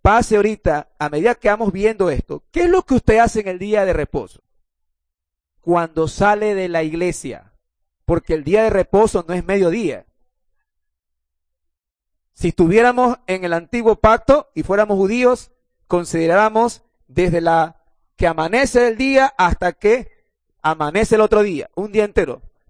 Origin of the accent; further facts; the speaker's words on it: Ecuador; Como buenos ecuatorianos, de los árboles mismos cogemos, comemos y salimos a vender.